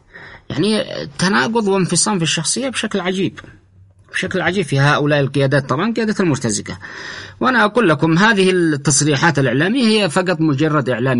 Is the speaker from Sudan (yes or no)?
no; North Yemen, Yemen; عندنا في الشمال